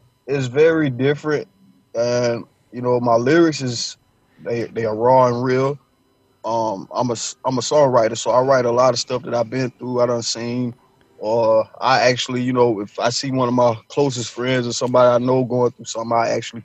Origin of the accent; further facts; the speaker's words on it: Charlotte, North Carolina, United States; I'm from Charlotte, so I got, you know, that's my city